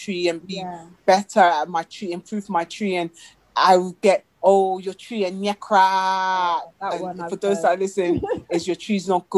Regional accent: Ghana; being in England, you're proud. Yeah, I'm Ghanaian and I'm proud. Then you come to Ghana and then people question whether you're actually Ghanaian.

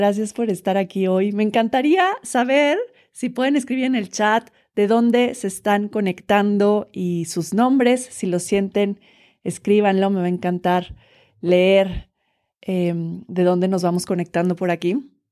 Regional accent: Cholula, Puebla, Mexico; Soy de Puebla, de Cholula, radico aquí en Cholula

